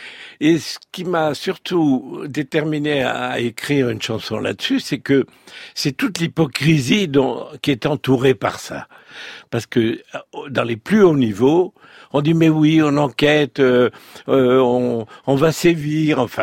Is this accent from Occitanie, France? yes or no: yes; Occitanie, France; Écoutez, moi je suis né là-dedans, dans le Tarn-et-Garonne.